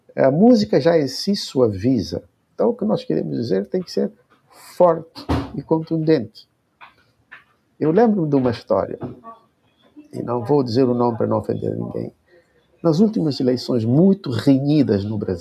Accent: Cape Verde; first language Cape Verdean Creole; Portuguese is a second language; Olha, porque a nossa língua materna é o crioulo. Espero que vocês já tenham estado em Cabo Verde

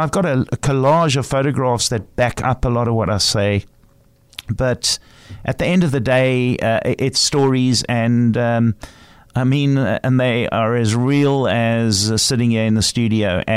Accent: Western Cape, South Africa; And then the Whale Festival, which is my hometown

